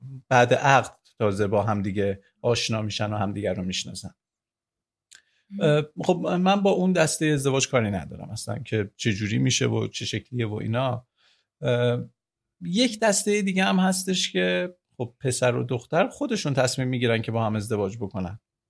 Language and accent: Persian; Tabriz, East Azerbaijan, Iran; بچه تبریزم، بعد متولد 65م